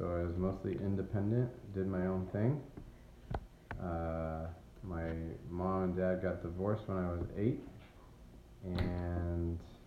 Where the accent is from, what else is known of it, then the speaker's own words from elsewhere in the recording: Alameda, California, United States; I grew up in Alameda, California.